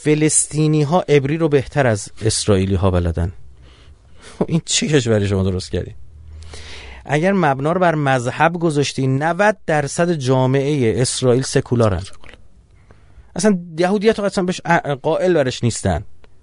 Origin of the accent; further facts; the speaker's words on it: Iran; آیا ما چون ایرانی هستیم